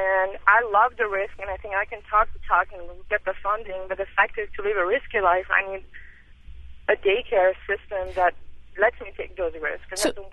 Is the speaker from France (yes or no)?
yes; France; English is a second language; now in Boston, United States; is that in the U.S., I'm from France, you have to wait till your children can get into public school in kindergarten.